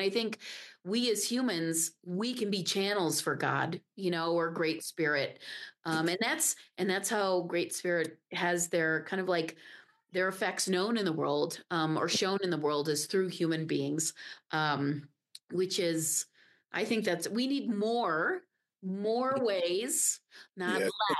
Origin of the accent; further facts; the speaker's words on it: Illinois, United States; also born or lived in overseas; after I grew up overseas, I grew up outside of Chicago in a suburb. So you and I kind of have Illinois in common.